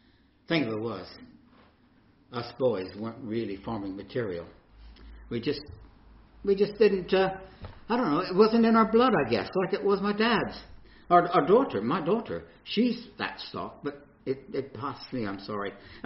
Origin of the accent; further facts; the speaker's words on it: Illinois, United States; born there; I was born in Illinois in the United States, lived there with my mother and my father. I had a brother and a sister.